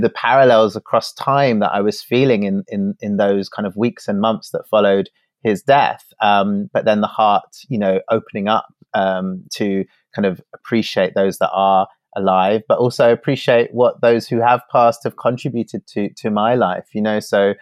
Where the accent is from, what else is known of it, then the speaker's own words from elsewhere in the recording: London, United Kingdom; also born or lived in Glasgow; So you get my childhood, you get my time living in Glasgow with my partner, but you get me growing up in London as well